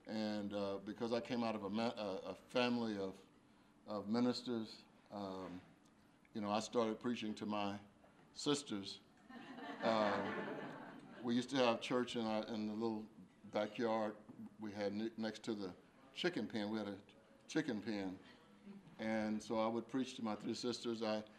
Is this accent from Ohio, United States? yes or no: no; Dallas, Texas, United States; born there; now in Missouri, United States; I'm not a native Missourian. I got there as soon as I could. I was born in Texas, just outside of downtown Dallas, probably 40-minute drive from the place where the tragedies took place a couple of weeks ago.